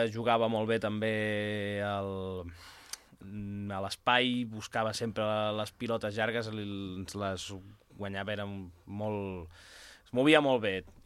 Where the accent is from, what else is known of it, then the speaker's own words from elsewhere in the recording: La Múnia, Catalonia, Spain; Bueno, som pobles propers, també perquè la gent de la Muni anàvem a l'Institut dels Monjos i molts som